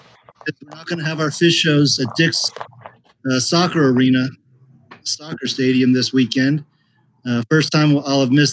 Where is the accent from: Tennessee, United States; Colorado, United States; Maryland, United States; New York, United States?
Colorado, United States; Longmont; I went to my first show in several months last Saturday night in my hometown of Longmont.